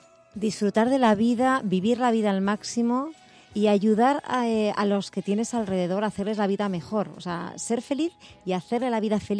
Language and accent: Spanish; Irún, Basque Country, Spain; now in Madrid, Spain; en Irún tengo mi raíz, mis amigos, mi vida, mi infancia está en Irún.